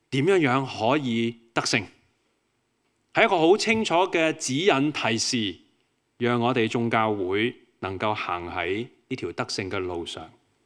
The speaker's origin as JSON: {"language": "Cantonese", "country": "Hong Kong", "said": "其實我哋作為香港人，我哋都好理解嘅。"}